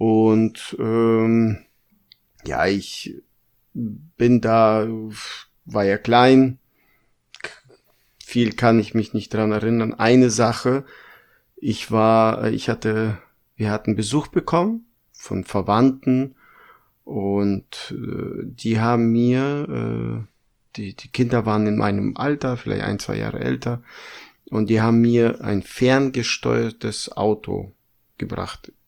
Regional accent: Kazakhstan; Nee, aber in Kasachstan, ja, Weihnachten war nicht so.

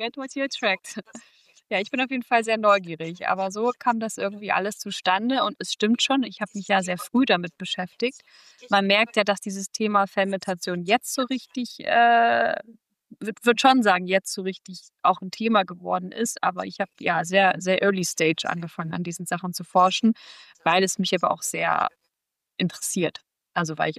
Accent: Kassel, Hesse, Germany; moved away; also born or lived in New York; weil ich komme ja aus Deutschland. Und da komme ich ja aus Kassel, also ne, aus der Nähe von Kassel. Also eher sogar dörflicher aufgewachsen, dann aber sehr früh halt nach New York gezogen.

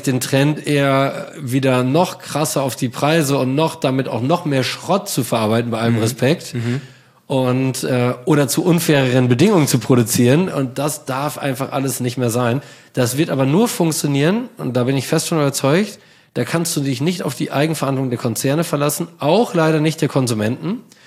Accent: North Rhine-Westphalia, Germany; als Münsterländer

